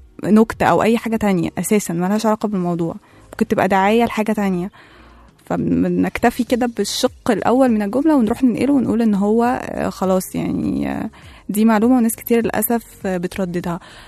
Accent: Egypt; بنيجي على مجتمعنا أو علينا كمصريين أو كعرب بشكل عام

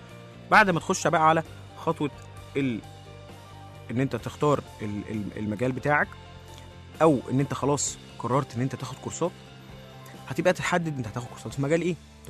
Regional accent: Egypt; احنا شعب مصري كله الحمد لله بيشتري

